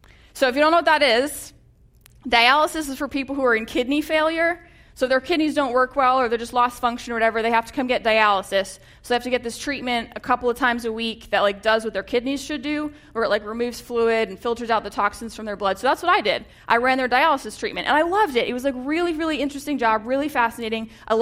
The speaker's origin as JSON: {"language": "English", "region": "New Hampshire", "country": "United States", "tie": "born or raised there", "said": "I'm a New Hampshire girl. I was born and raised there. I'm from the state of New Hampshire"}